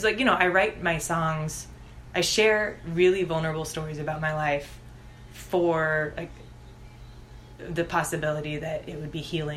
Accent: Oklahoma, United States; And it's the name of a river that I grew up near in Oklahoma.

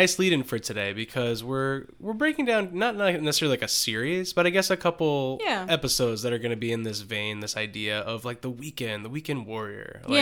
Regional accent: Connecticut, United States; And we're coming from Connecticut.

